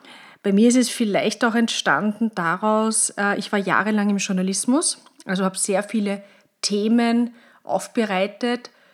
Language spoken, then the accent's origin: German; Vienna, Austria; accent: Austrian; Ich bin, wie du vielleicht an meiner Stimme, an meinem Dialekt hörst, Österreicherin, lebe am Stadtrand von Wien